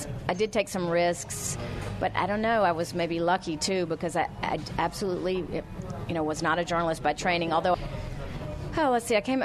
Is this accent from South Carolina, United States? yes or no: yes; South Carolina, United States; I was growing up in the South Carolina public schools in the 70s.